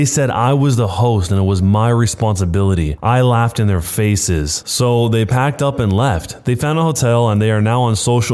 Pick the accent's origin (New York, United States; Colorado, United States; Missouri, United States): Colorado, United States; I grew up in Colorado, so I know how weird it is to wipe after a dump and then put the paper in a garbage can instead of just flushing it.